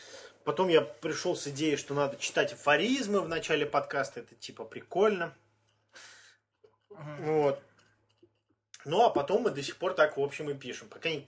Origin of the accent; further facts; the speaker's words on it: Windsor, Ontario, Canada; Знаешь, мы же не говорим, что мы из канадские лоси, блядь, из Торонто. Мы из Виндзор, хотя еще и до Торонто рукой подать, блядь, 4 часа на машине.